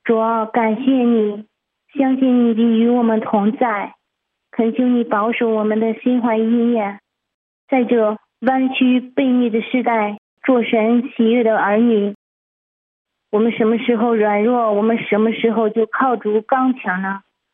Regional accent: Hebei, China; 我是河北的

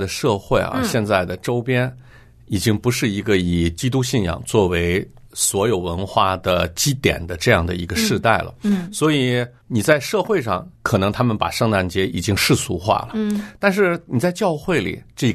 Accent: China; now in North America; 但是我们不是在北美长大的，我们在中国长大的，所以我们小的时候呢就没有看过这类的东西。

